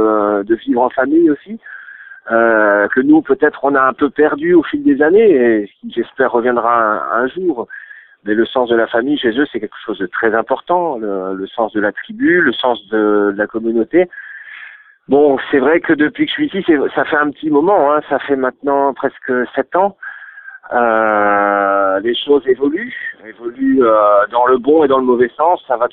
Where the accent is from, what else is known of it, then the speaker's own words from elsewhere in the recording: Lille, Hauts-de-France, France; born there; also born or lived in Belgium / Strasbourg / England; Je suis né à Lille aussi, oui, tout à fait.